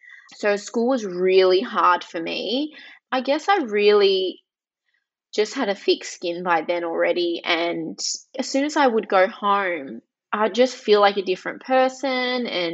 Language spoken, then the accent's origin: English; Albury Wodonga, Australia; English is a second language; when I started school, I couldn't speak English and I was this outcast. I grew up in Albury Wodonga, so I was literally the only